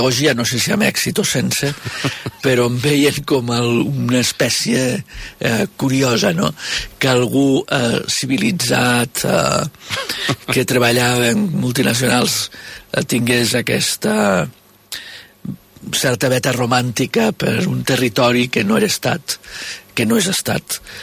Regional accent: Lleida, Catalonia, Spain; born there; moved away; also born or lived in France / United States; Soc nascut a Lleida.

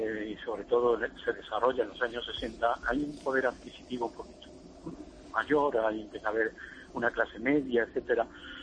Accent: Extremadura, Spain; El cine en verano en mi pueblo, yo nací en el 45, o sea que ya os podéis suponer, la Lola de los Puertos la vi en cine de verano.

